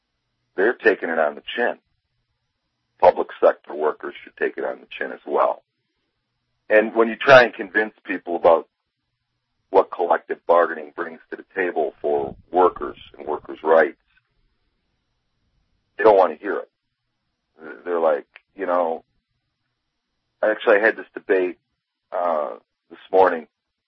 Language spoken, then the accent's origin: English; Wisconsin, United States; I'm from Wisconsin. I live in Wisconsin.